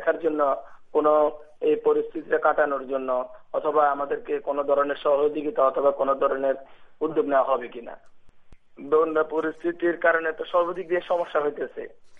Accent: Chittagong Division, Bangladesh; গ্রাম গান্ধাসি, ডাকঘর বাঙ্গর দাবাজার, থানা নাঙ্গলকোট, জেলা কুমিল্লা। আমার বাড়ি হচ্ছে ডাকাতিয়া নদীর পারে আমার বসবাস।

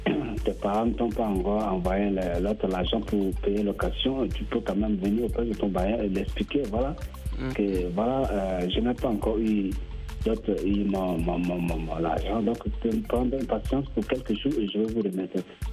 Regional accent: N'Djamena, Chad; French is a second language; now in South Africa; Moi, comme je suis un Tchadien, je me fais effort depuis quand j'étais au Tchad.

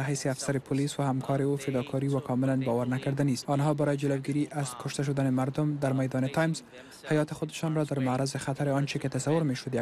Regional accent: Afghanistan; من که متولد و بزرگ شده افغانستان هستم

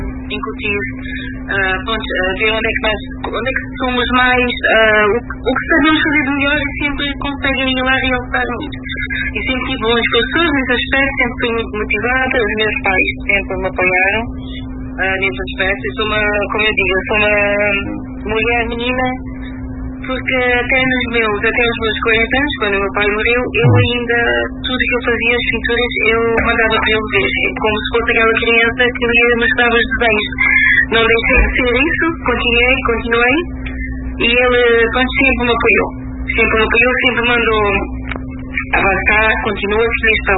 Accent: Cape Verde; porque eu sou cabo-verdiana e gosto muito

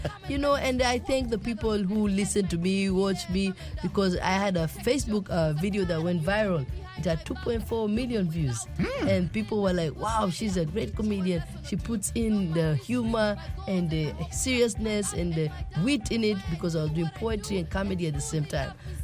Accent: Kenya; I am Taita, he's Maasai.

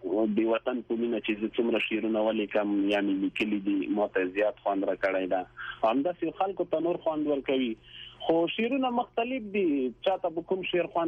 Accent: Chamkani, Paktia, Afghanistan; now in Kuwait; زه د افغانستان یم، پکتیا ولایت څمکنۍ ولسوالۍ اوسیدونکی یم. … په کام څمکنۍ یم. اوس فعلاً په کویت کې د مسافرې شپې ورځې سره تیروم.

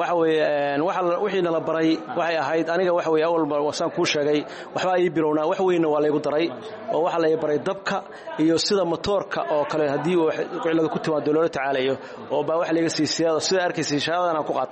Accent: Bandarbeyla, Karkaar, Somalia; anigu waxaan ka soo jeedaa deegaanka Bayla Bandarbeela ka soo jeedaa anigu

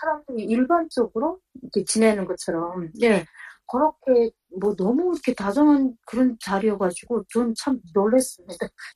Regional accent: North Korea; 저희가 이제 북한에서 왔던 얘기도 말씀드리고

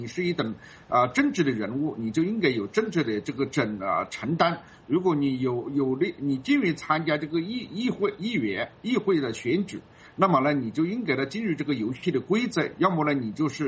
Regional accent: China; 不仅仅是我作为一个中国人是很难接受的，作为一个正常人也是很难接受的

